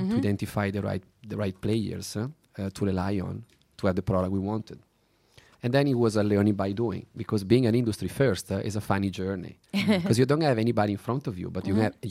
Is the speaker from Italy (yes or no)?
yes; Italy; accent: Italian; English is a second language; Maybe with my Italian accent doesn't count for perfectly, but that's the perfect.